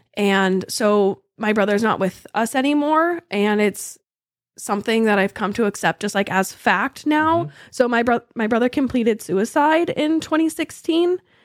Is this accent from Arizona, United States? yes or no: yes; Palominas, Arizona, United States; So I'm from Arizona. I grew up in Cochise County, so where I was born, where I was raised, was in Palominas.